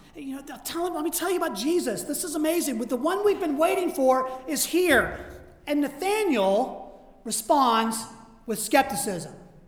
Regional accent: Pennsylvania, United States; And growing up in Western Pennsylvania, we always had West Virginia jokes.

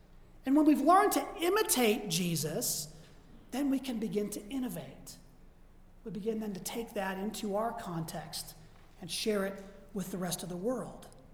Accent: Pennsylvania, United States; And growing up in Western Pennsylvania, we always had West Virginia jokes.

